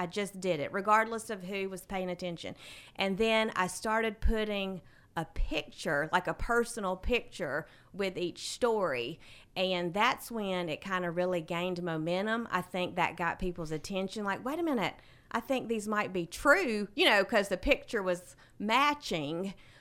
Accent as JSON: {"language": "English", "town": "Carrollton", "region": "Georgia", "country": "United States", "tie": "born or raised there", "said": "Okay, well … I was born and raised in Carrollton, Georgia. And for those who want more specifics, I was born at Tanner Medical Center. I graduated from Carrollton High School."}